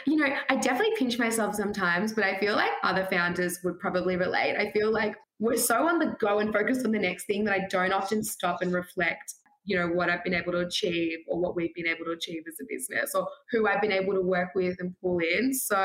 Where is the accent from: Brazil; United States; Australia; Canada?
Australia; growing up in Australia, we've had to have so many droughts, we've timed our showers, we've had crazy water restrictions over the years.